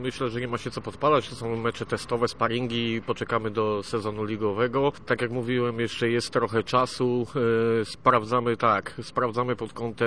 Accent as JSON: {"language": "Polish", "town": "Gdańsk", "region": "Pomeranian Voivodeship", "country": "Poland", "said": "Akurat my tu jesteśmy z Gdańskiej Oruni."}